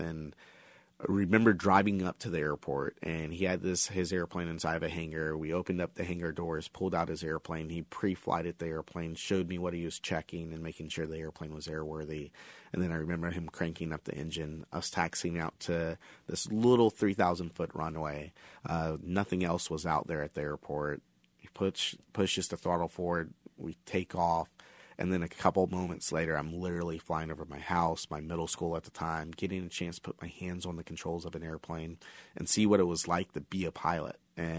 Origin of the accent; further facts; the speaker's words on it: Augusta, United States; got a list of all the local pilots that participated in the program in my hometown of Augusta.